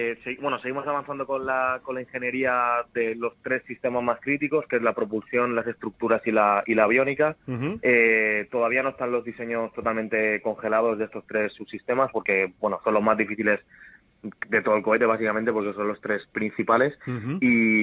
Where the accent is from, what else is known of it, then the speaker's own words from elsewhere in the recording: Spain; los dos fundadores también somos españoles.